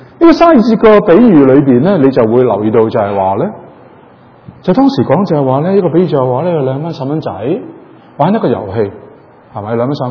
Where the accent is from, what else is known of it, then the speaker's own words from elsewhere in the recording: China; 等於我哋中國人啦